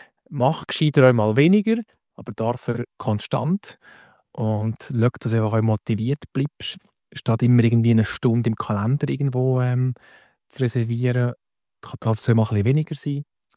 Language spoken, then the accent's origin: German; Valais, Switzerland; accent: Valais dialect; Ich bin ursprünglich vom Wallis. Das gehört man meinem Dialekt.